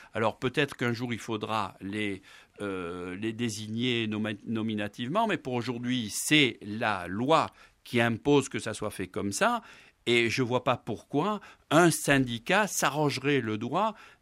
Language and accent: French; Corsica, France; n'oubliez pas que je suis un Corse des montagnes, c'est peut-être pas une gloire, mais pour moi c'est une référence.